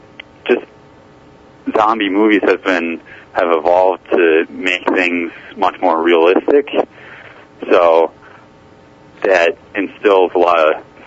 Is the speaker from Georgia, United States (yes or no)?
no; Plymouth, Minnesota, United States; Well, I'm from Plymouth, so I'm not from too far away